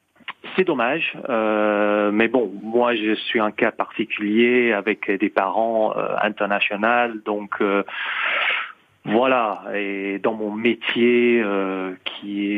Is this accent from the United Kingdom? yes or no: yes; London, United Kingdom; Je suis né à Londres. J'ai vécu presque toute ma vie à Londres, mais mon père, il est italien et ma mère française.